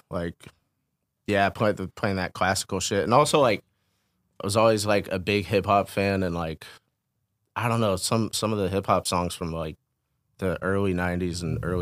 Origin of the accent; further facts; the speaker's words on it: Portland, Oregon, United States; I grew up in Portland. I live there now.